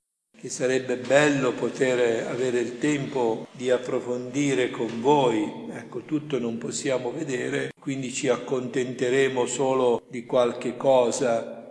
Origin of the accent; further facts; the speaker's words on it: Caltavuturo, Sicily, Italy; born there; now in Milan, Italy; io sono nato a Caltavudura, poi ho vissuto la vita a Milano.